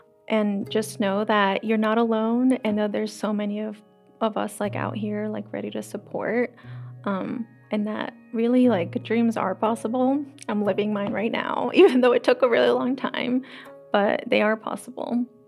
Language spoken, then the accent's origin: English; Bolivia; now in United States; I am Bolivian, and I'm also American, and I belong to, and I deserve to be here, and this is my home